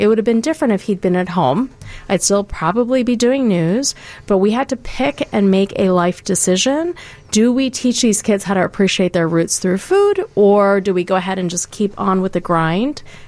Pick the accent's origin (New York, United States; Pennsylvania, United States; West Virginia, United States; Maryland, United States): Pennsylvania, United States; Pottstown; also born or lived in India; I was born in India, raised outside of Philadelphia. Mm. Our first town that we lived in was Pottstown, Pennsylvania. I learned how to speak English from Sesame Street